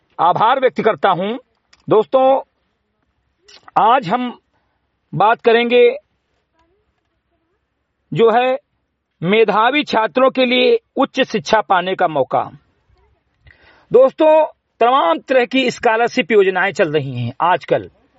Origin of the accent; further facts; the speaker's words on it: Uttar Pradesh, India; ग्राम सभा से मेरे कटे विकासखंड मैनपुरा जनपद बहराइच का मूल निवासी हूं